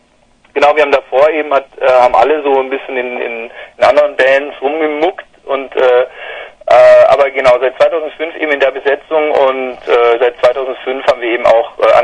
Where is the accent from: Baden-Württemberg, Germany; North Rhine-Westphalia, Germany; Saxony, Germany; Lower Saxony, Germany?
Baden-Württemberg, Germany; Ulm; Wir kommen aus Ulm, also mittlerweile kommen wir zur Hälfte aus Augsburg, aber ganz grob aus dem Süden.